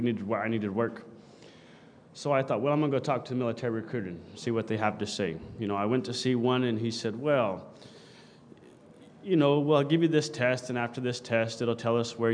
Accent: Guthrie, Oklahoma, United States; I was born and raised in Oklahoma, a little town called Guthrie. It was quite economically depressed, no work.

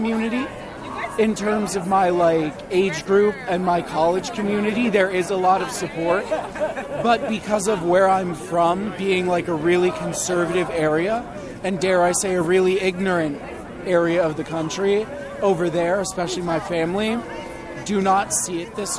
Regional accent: Ireland; I started getting interested in Palestine because I'm Irish and we have a colonial history too.

